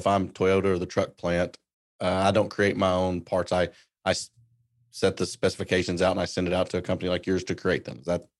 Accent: Kentucky, United States; I'm originally from Central Kentucky, so this is in my backyard.

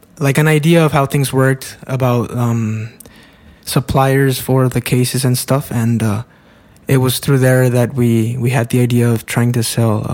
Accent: Matamoros, Tamaulipas, Mexico; now in Monterrey, Mexico; I'm actually from Matamoros. I live in Monterrey, but I'm from Matamoros, which is a border town in Mexico.

